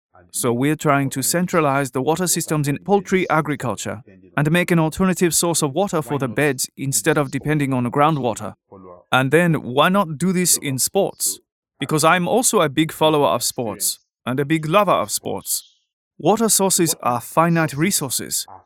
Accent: Lagos, Nigeria; I am from Lagos, Nigeria.

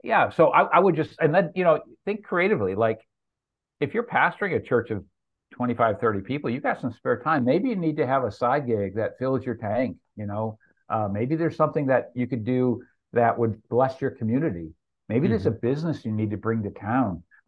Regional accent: New England, United States; I'm from New England. I like beer

